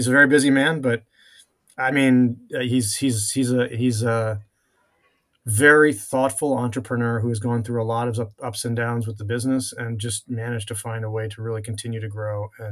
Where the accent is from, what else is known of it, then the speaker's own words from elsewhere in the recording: Washington, District of Columbia, United States; Well, you know, I grew up in Washington, D.C., so I read The Washington Post and the New York Times also.